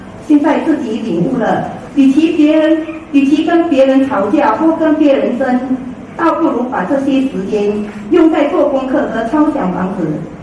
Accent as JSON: {"language": "Chinese", "region": "Penang", "country": "Malaysia", "said": "，非常感恩大家给我机会在此分享"}